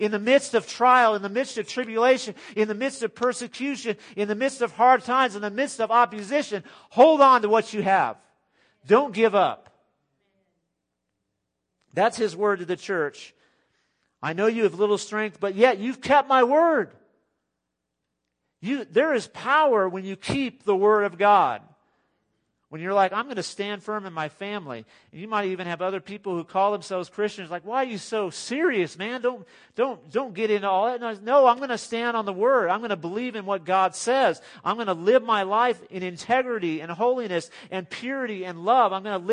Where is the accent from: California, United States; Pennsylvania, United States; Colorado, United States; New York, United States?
California, United States; You know, some of us who grew up in the Bible Belt, not me, but I grew up in California, the non-Bible Belt.